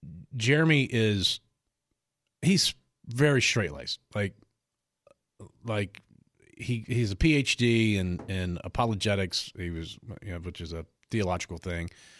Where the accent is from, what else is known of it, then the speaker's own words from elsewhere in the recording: Cookeville, Tennessee, United States; So he's coming over to the house one day in my hometown, Cookeville, Tennessee.